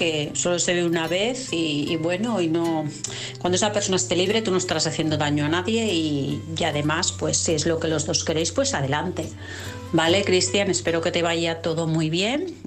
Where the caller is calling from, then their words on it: Vilassar, Catalonia, Spain; de Vilassar.